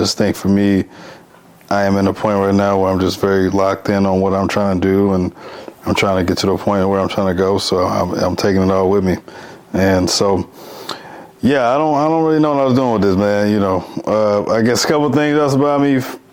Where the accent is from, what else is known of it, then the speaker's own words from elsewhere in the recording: St. Louis, Missouri, United States; I am 30 years old. I'm from St. Louis, also known as the Lou.